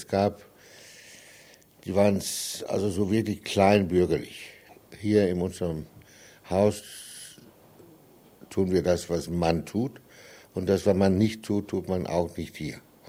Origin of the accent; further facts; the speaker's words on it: Ebeltoft, Central Denmark Region, Denmark; German is a second language; also born or lived in Copenhagen / Jutland; now in Germany; Dann kam mein kleiner Bruder und da sind wir in die Mitte von Jütland gezogen und dann nachher, so ungefähr, als ich Schule anfange, in Ebeltoft. Das ist so eine sehr bekannte Touristort in Dänemark. So, da bin ich eigentlich aufgewachsen.